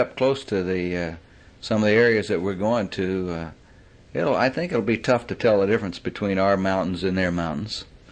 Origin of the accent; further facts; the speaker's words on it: Orlando, Florida, United States; also born or lived in San Francisco / Georgia; I was born in San Francisco, but at the age of two, I was transported to a little town in Georgia and lived there till I was six, and then moved to Florida and went to high school in Orlando, Florida, then moved back to Georgia to go to college in Atlanta